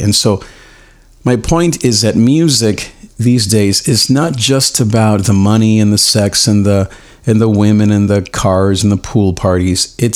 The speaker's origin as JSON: {"language": "English", "town": "Long Beach", "region": "California", "country": "United States", "tie": "born or raised there", "said": "I grew up in Long Beach, California. I grew up in the on the wrong part of town, you could say."}